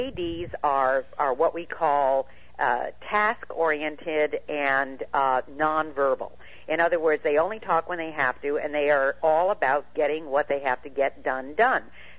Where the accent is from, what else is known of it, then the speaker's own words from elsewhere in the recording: New York, United States; born there; I was born in New York State.